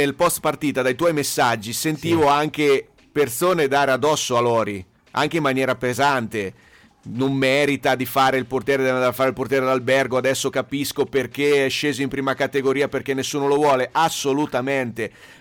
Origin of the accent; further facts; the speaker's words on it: Ancona, Marche, Italy; io che sono di Ancona